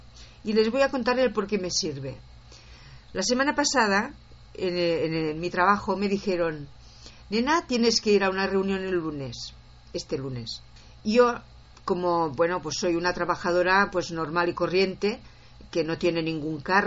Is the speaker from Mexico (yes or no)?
no; Catalonia, Spain; accent: Catalan; mi acento pues era catalán, porque soy catalana.